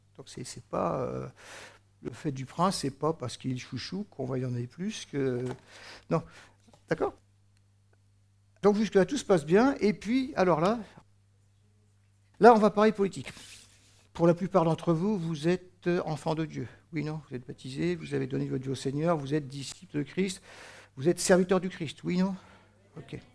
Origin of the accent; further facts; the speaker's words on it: France; Parce que c'est vrai qu'en tant que Français, normal, moyen, on a toujours dit, oh là, le pognon, attention, hein.